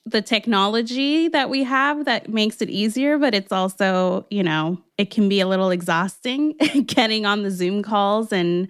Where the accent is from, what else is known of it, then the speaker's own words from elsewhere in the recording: Los Angeles, California, United States; I am from L.A., born and raised.